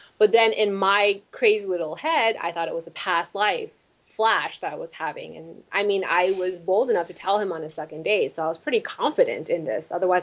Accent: Taiwan; I'm actually from Taiwan.

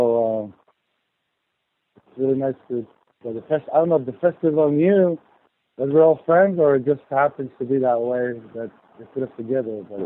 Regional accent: Tel Aviv, Tel Aviv District, Israel; now in Seattle, United States; I'm from Tel Aviv, from Israel.

